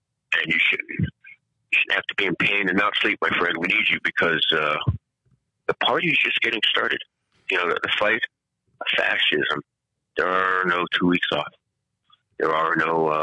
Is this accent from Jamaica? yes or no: yes; Jamaica; And I am a Jamaican person of color who's may have been, you know, I've tried to stay away from toxic masculinity, but it's how I was raised.